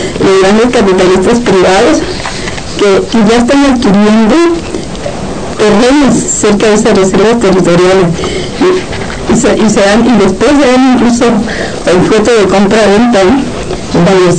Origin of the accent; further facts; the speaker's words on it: Sinaloa, Mexico; yo soy de Sinaloa, y conocí esas playas preciosas del Pacífico